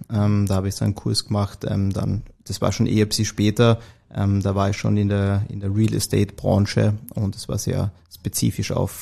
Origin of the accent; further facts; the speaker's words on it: Carinthia, Austria; also born or lived in Vienna; wie man es ja an meiner Stimme hört, bin ich in Kärnten aufgewachsen, geboren, dort zur Schule gegangen und meine erste Station, also universitäre Station, war dann in Wien